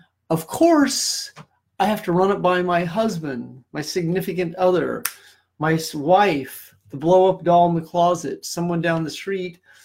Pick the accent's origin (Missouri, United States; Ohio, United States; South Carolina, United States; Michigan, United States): Missouri, United States; I love St. Louis. I grew up in Missouri part of my life. I bleed cardinal red, and anytime I can be down on the hill of St. Louis